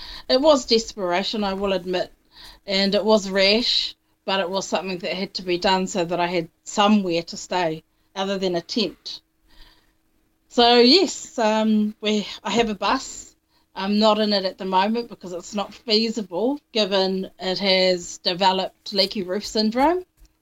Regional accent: Gisborne, New Zealand; also born or lived in Wairoa; I was raised in Gisborne, but lived for 11 years in Wairoa, pre-Gabrielle.

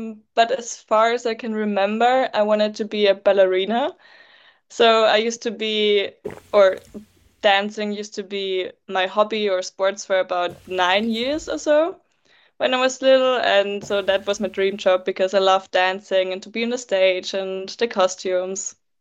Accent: Upper Austria, Austria; I grew up in Austria, particularly in Upper Austria. It's a state of Austria, and I grew up in a very small town there.

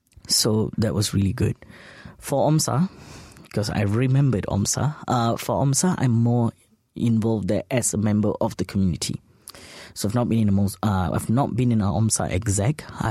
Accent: Singapore; how do you approach these issues as a Singaporean

